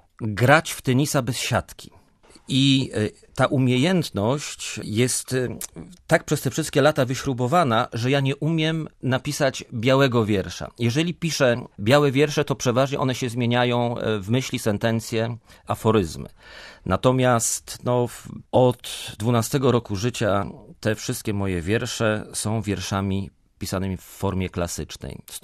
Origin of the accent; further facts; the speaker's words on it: Gdańsk, Pomeranian Voivodeship, Poland; moved away as an adult; also born or lived in London; Urodziłem się w Gdańsku, spędziłem w Trójmieście 30 lat, później wyjechałem na 7 lat do Londynu.